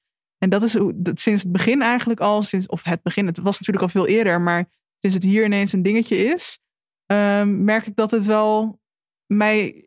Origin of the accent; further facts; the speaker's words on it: Netherlands; ik heb een kleurtje. Mijn moeder is Nederlands en mijn vader is Afrikaans. En ik ben in Nederland opgegroeid en hier heb ik altijd gewoond.